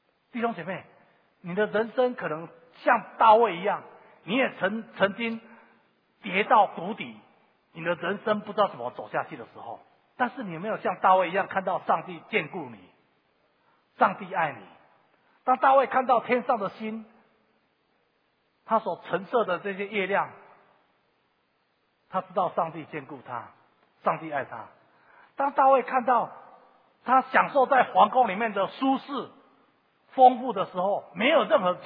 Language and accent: Chinese; Taiwan; 这是我们台湾人的价值观啊